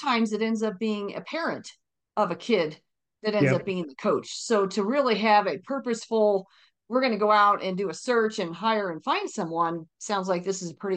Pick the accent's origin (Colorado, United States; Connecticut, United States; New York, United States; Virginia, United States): Colorado, United States; Elizabeth; also born or lived in Castle Rock; I remember we grew up in Elizabeth, as I mentioned, very small town.